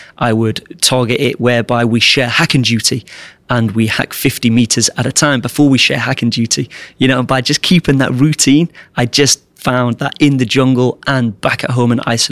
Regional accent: Wales, United Kingdom; I came back from Thailand I moved back into my parents' place in Wales. I had about £200 to my name.

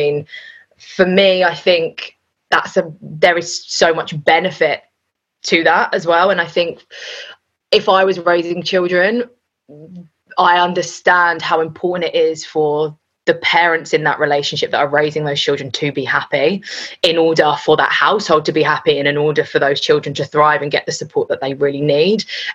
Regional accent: Southgate, London, United Kingdom; So yeah, North London, I grew up in Southgate, Enfield, Winchmore Hill.

